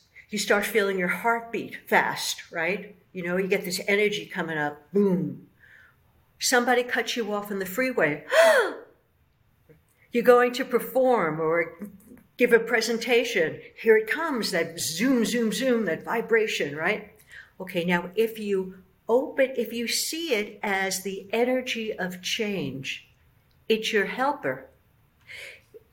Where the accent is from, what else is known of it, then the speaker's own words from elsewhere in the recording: Bronx, New York, United States; Now, remember, I'm from the Bronx, so I don't just buy stuff